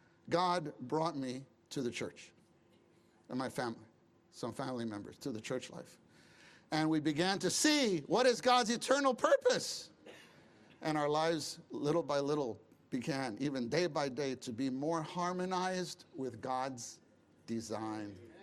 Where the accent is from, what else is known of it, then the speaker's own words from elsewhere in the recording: Brooklyn, New York, United States; And there in Brooklyn. I was born in Brooklyn.